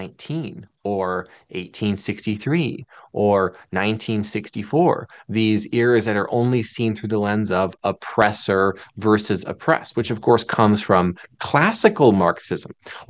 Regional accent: Ohio, United States; Now, I'm from Ohio, and we have so many lost and forgotten little markers about such and such frontiersman

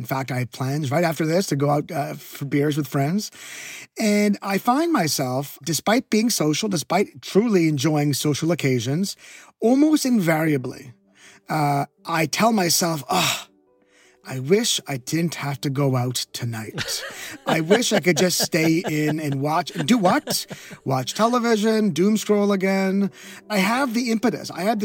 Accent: Canada; So I'm born and raised in Canada, and I grew up with a commercial for a life insurance product

